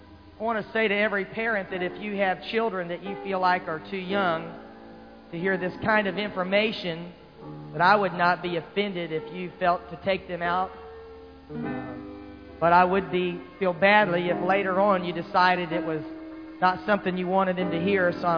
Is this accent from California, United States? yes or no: no; Florida, United States; And I was raised in Florida, and I remember him teaching at a camp meeting when I was just a teenager.